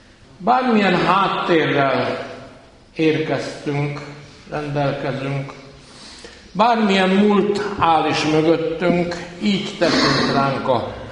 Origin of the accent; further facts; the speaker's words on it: Tótkomlós, Békés, Hungary; mert Tóth Komlós elég nagy ahhoz, hogy több iskolája is lehessen